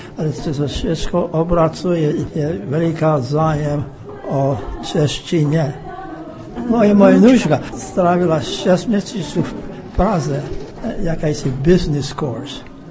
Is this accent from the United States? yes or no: yes; Granger, Texas, United States; also born or lived in Taylor; Vlastně my jsme z Granger, tam možná 2 tisíce lidí žije.